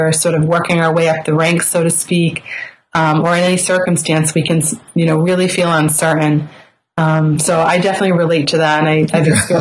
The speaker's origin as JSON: {"language": "English", "town": "Boston", "region": "Massachusetts", "country": "United States", "accent": "Boston", "said": "Sometimes I kind of, I lose R's from time to time. So that's the Bostonian me."}